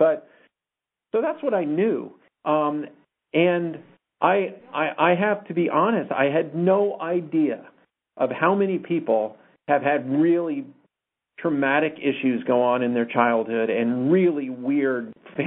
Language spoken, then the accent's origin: English; New Jersey, United States; I grew up in the 60s and 70s and, you know, had an Irish dad from, you know, I grew up in New Jersey.